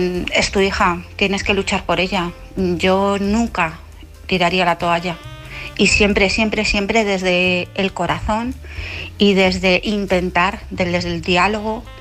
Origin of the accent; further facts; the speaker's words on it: Madrid, Community of Madrid, Spain; de Madrid.